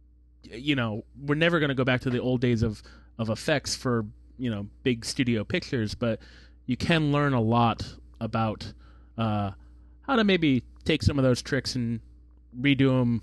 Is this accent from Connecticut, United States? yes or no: yes; Connecticut, United States; I vividly remember, you know, where I grew up in Connecticut, not exactly connected to the world of visual effects